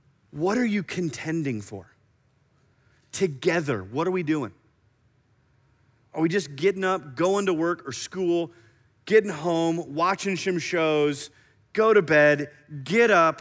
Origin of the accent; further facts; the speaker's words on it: Iowa, United States; So I grew up in Iowa. Everybody had a basement.